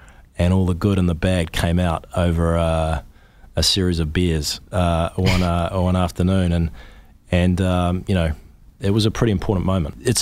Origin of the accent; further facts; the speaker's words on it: New Zealand; He's an American and I'm a New Zealander.